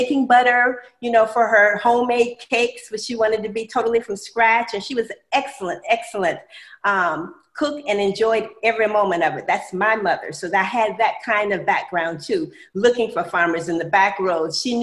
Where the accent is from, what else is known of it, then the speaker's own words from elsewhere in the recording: Tallahassee, Florida, United States; I grew up in Tallahassee, Florida.